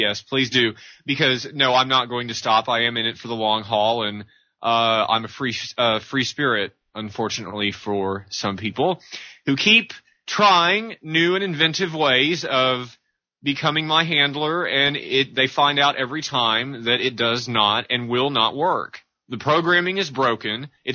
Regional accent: Texas, United States; born or raised there

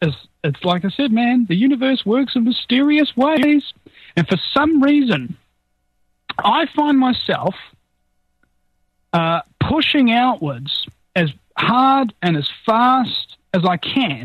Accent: New Zealand; I'm from New Zealand. My geography should be better.

